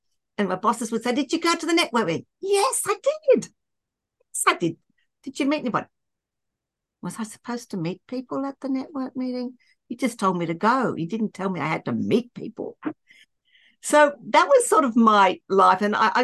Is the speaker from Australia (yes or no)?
yes; Canberra, Australian Capital Territory, Australia; I grew up in Canberra, which is our capital city in Australia.